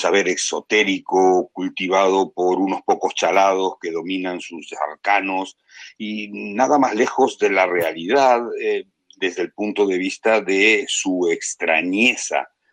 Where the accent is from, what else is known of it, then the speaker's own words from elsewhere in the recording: Uruguay; born there; yo nací en Uruguay, hijo de padres y madres españoles